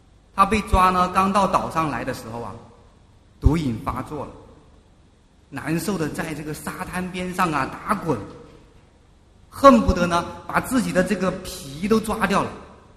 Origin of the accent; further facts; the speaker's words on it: China; 他知道我来自大陆